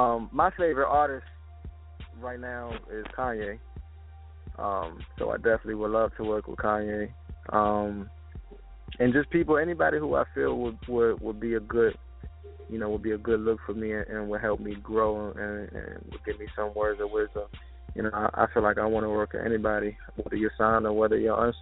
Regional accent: Virginia, United States; now in Atlanta, United States; I've been here for about 6 months now here in Atlanta, and I came from Virginia

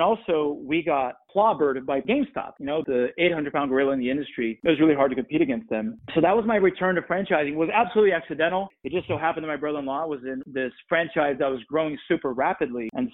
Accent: Brazil; now in United States; Mine goes back to an immigrant story. I moved here from Brazil in 1991. My dad is Brazilian. My mom's Brazilian.

